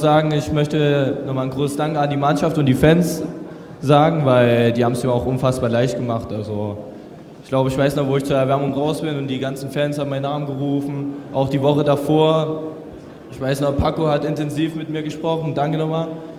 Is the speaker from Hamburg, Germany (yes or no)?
no; Dresden, Saxony, Germany; Na, ich denke, Dresden ist halt meine Heimat